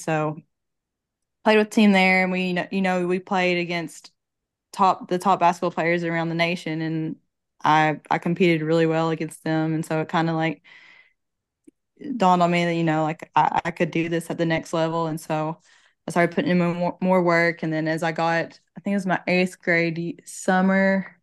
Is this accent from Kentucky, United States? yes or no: yes; Hazard, Kentucky, United States; born there; Basically, when I was born in Hazard